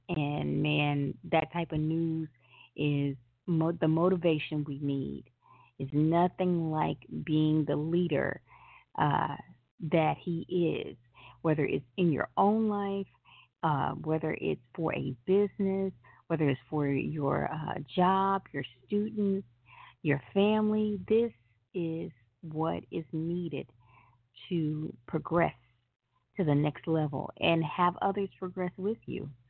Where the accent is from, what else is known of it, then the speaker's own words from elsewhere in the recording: Memphis, Tennessee, United States; moved away as an adult; now in Los Angeles, United States; I am now a LA resident by way of Memphis, Tennessee, but this is my new home. I love my hometown, but this is definitely my new home